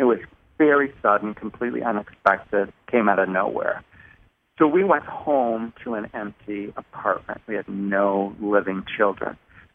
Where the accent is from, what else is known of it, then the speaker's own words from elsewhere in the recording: Rockford, Illinois, United States; We were living in Rockford, which is my hometown, which is where I live now.